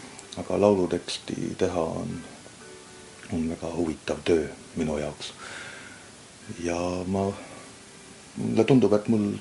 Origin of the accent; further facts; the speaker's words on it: South Estonia, Estonia; No, mina olen lõuna-eestlane.